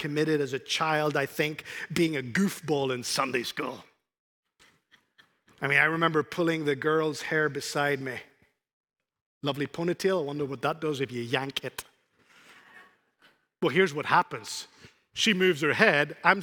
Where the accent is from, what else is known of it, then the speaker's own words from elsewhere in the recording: Spain; The 21st century, little boy growing up in Spain, myself.